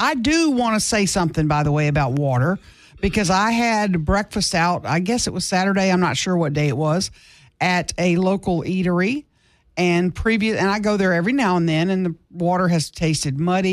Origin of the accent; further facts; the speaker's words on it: Baton Rouge, Louisiana, United States; now in Shreveport, United States; I came from Baton Rouge where the water's real soft and it tasted good.